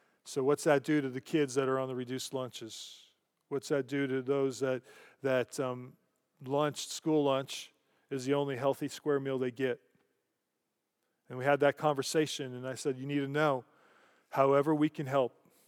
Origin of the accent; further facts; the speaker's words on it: Colorado, United States; a flight from Eagle County, which is my home state, Colorado